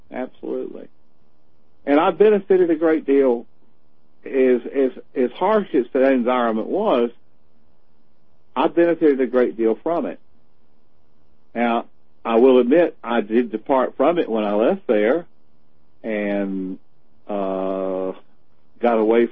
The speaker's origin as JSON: {"language": "English", "town": "Camden", "region": "South Carolina", "country": "United States", "tie": "born or raised there", "said": "I grew up in Camden, which is the oldest inland town in the state."}